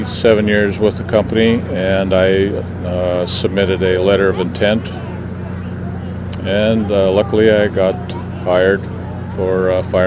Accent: Cheyenne, Wyoming, United States; Yes, I'm from Cheyenne.

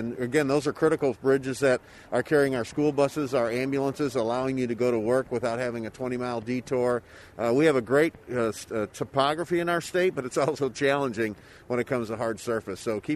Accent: St. Louis, Missouri, United States; You know, I'm from North St. Louis, and you never thought a kid would be here for a lieutenant governor's office.

